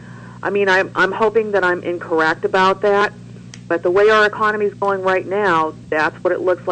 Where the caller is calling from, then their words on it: Columbus, Ohio, United States; Hi, Kevin. … from Columbus.